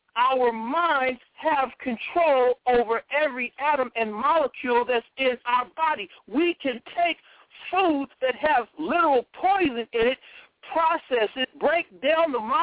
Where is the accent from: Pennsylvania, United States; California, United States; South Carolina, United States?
California, United States; Los Angeles; I'm in California. Right now I am in Central California. I'm from Los Angeles.